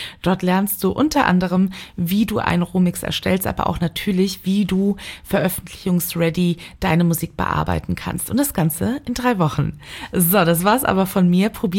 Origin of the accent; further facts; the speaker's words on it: Cologne, North Rhine-Westphalia, Germany; born there; ich als geborene Kölnerin